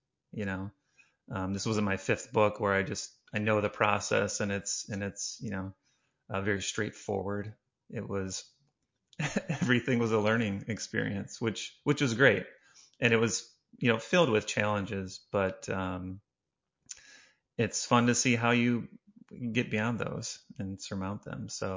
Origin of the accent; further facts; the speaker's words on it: Illinois, United States; Yeah, so I grew up in Northern Illinois, and I studied engineering at University of Illinois at Urbana-Champaign